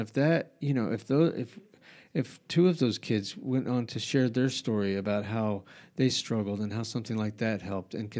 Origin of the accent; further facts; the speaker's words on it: Albuquerque, New Mexico, United States; I went to the university because I grew up in Albuquerque. I went to the University of New Mexico because my parents wanted me to go to college.